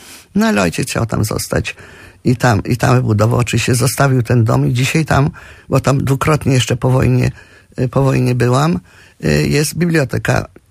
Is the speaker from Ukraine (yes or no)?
yes; Rivne Oblast, Ukraine; No cieszę się, że pochodzę z kresu, bo to dużo, dużo daje wspomnień i przeżyć pewnych jakiegoś nastawienia do życia. To była wieś, normalna wieś ukraińska pod Równem